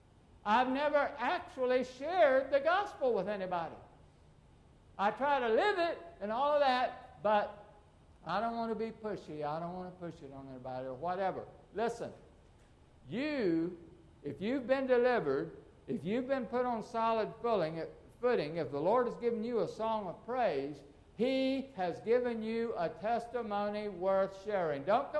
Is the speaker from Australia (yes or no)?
no; Puerto Rico; when I was a kid growing up in Puerto Rico.